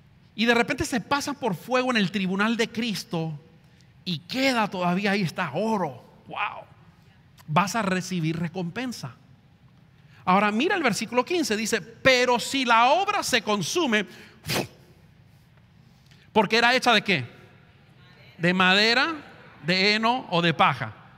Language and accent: Spanish; Argentina; now in Miami, United States; Yo, como buen argentino, creo que se lo merecía